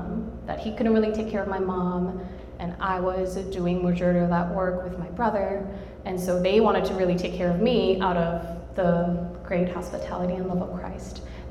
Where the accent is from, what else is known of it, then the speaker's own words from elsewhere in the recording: South Korea; English is a second language; I was born and raised in South Korea, born to a father who was more of a Buddhist background, and to a mother who was raised sort of Christian